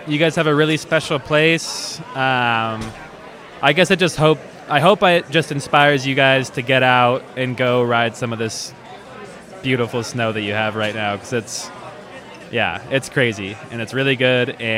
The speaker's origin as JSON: {"language": "English", "town": "Bend", "region": "Oregon", "country": "United States", "said": "I'm 24 years old, and I'm from Bend, Oregon."}